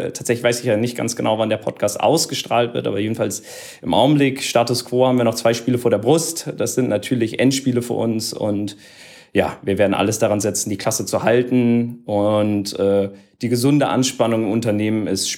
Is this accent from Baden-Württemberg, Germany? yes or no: no; Berlin, Germany; als Berliner